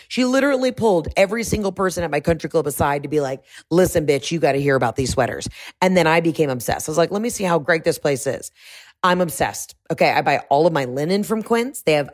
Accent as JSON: {"language": "English", "region": "Georgia", "country": "United States", "said": "And again, I'm from Georgia. I will bring it. I will talk so much shit about Georgia. It's just Southern things. These are my people."}